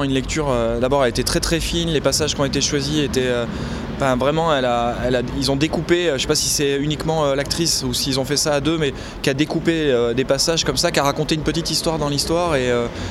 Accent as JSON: {"language": "French", "country": "France", "said": "Moi je suis français donc ça me concerne"}